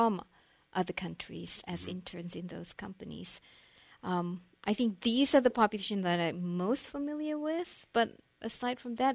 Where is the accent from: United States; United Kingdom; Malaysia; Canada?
Malaysia; accent: British; I came here from Malaysia. Malaysia was a British colony, and the only difference was that we have a different dialect. So I had a British dialect more, but I still have a little bit after all these years and coming here.